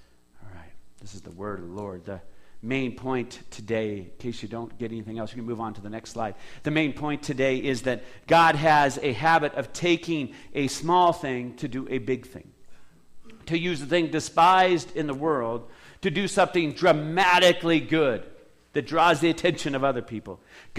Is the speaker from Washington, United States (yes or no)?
yes; Spokane, Washington, United States; My personal history is I was born and raised in Spokane. That is not a small town. That is a city that has hundreds of thousands of people in the greater Spokane area.